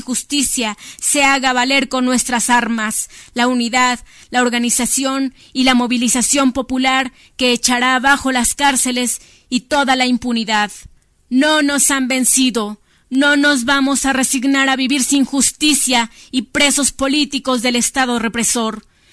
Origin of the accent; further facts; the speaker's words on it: Atenco, State of Mexico, Mexico; A mi pueblo, Atenco